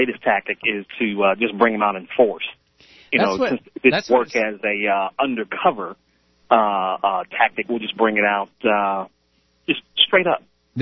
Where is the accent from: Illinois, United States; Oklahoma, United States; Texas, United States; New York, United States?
New York, United States; also born or lived in Western Pennsylvania / Atlanta; Actually, I was born in Western Pennsylvania, grew up in Western New York. I've lived in Atlanta, so I know what you were talking about Atlanta.